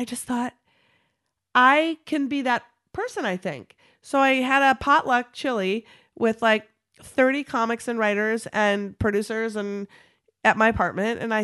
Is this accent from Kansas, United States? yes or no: no; Minnesota, United States; So I'm from Minnesota originally. So I packed up my two dogs and I rented a van and I drove from Brooklyn to Minnesota in the winter of 2011.